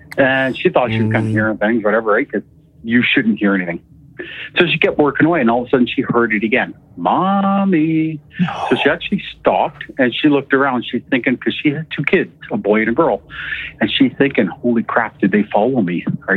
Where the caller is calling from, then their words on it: Alberta, Canada; calling from Alberta.